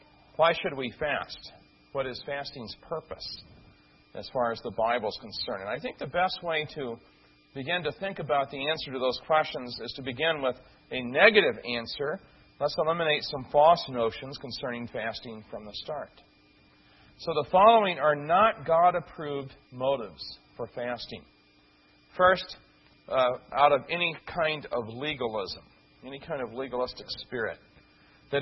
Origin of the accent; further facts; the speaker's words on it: Midwest, United States; as we call it where I grew up in the Midwest